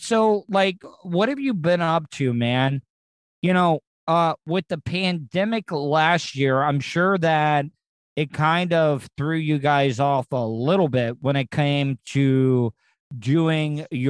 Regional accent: Daytona Beach, Florida, United States; here in the state of Florida, we got a lot of the motocross here. I grew up in Daytona Beach

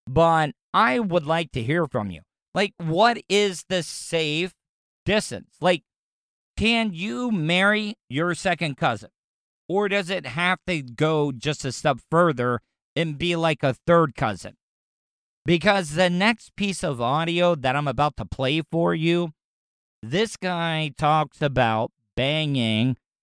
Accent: the South, United States; growing up in the South, you know, we all get that stereotype of our family tree is just a straight line.

